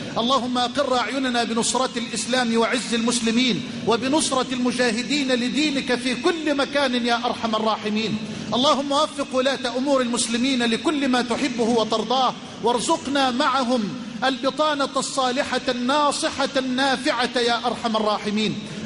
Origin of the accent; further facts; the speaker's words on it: Egypt; اللهم اجعل بلدنا مصر أمنا أمانا، سخاء رخاء